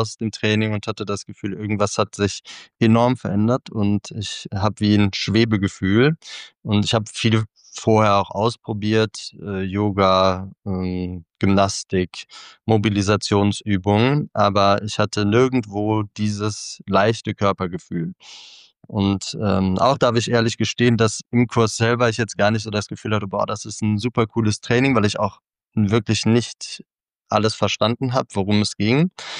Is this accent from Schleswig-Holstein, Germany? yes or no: no; Cologne, North Rhine-Westphalia, Germany; Also ich komme aus Köln